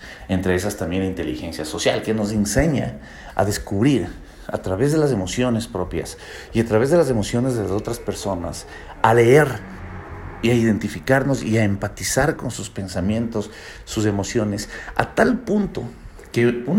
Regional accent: Ecuador; sobre todo en mi país de Ecuador. En mi país de Ecuador nosotros estamos con un pensum de estudios qué sé yo, desde el siglo pasado, creo.

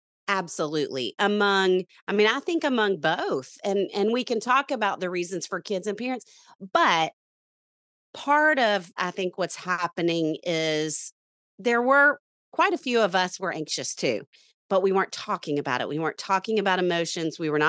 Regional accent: Little Rock, Arkansas, United States; moved away as an adult; now in Nashville, United States; And I'm from Little Rock, Arkansas originally, and I moved to Nashville to go to grad school at Vanderbilt

